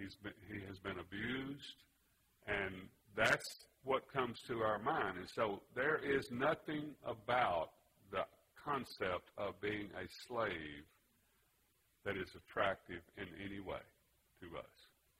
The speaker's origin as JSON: {"language": "English", "region": "Mississippi", "country": "United States", "tie": "born or raised there", "said": "I grew up in the Deep South. I grew up in the Mississippi Delta."}